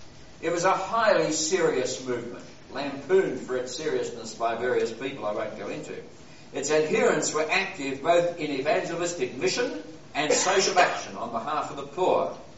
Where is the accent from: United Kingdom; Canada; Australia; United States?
Australia; Naturally, as an Australian, I secretly admire everything that New Zealand has achieved and what it stands for.